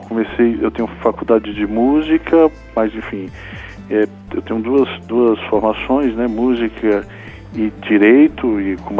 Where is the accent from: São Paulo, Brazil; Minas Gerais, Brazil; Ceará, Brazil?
Ceará, Brazil; Fortaleza; born there; Então, eu nasci na Praia de Iracema, Praia dos Amores, em Fortaleza, Ceará, uma praia reduto de boêmios, de artistas